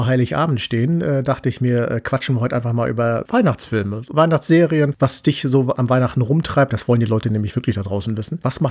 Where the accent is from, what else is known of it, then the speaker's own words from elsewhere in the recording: Northern Germany, Germany; Ich komme ja aus dem Norden, da lag auch Schnee